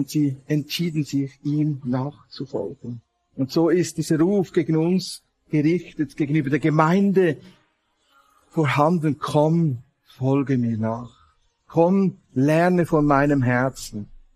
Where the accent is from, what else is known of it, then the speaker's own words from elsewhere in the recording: Bern, Switzerland; Ich komme aus dem Kanton Bern, der Nähe von Thun.